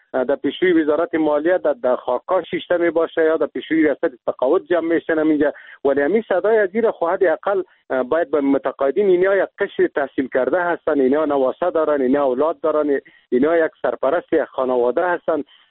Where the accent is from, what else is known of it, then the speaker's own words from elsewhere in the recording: Afghanistan; ما خود مسلمان هستیم، ما افغان هستیم، از این ملت هستیم. یعنی میجا زندگی کردیم، در میجا تولد شدیم، به می خاک و به می وطن ما خدمت کردیم.